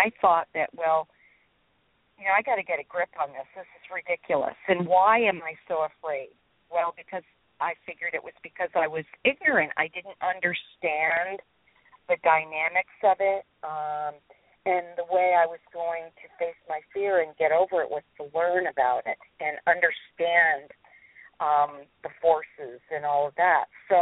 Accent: Vermont, United States; now in Alaska, United States; I'm from Vermont. I was born, raised and there and lived there for most of my adult life until 2009

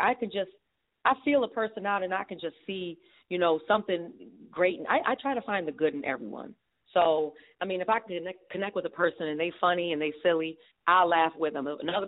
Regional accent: Port Huron, Michigan, United States; I'm from Michigan, you know, Port Huron, Michigan.

